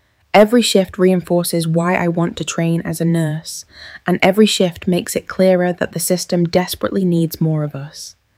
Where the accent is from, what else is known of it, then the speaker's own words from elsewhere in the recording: Handsworth, West Midlands, United Kingdom; Growing up in Handsworth, watching her dedication, I knew I wanted that same connection to healing.